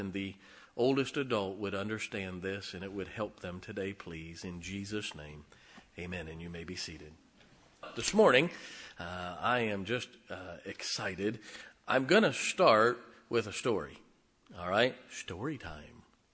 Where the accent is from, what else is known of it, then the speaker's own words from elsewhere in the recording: Tornado Alley, United States; I grew up in Tornado Alley. I have seen scores of them.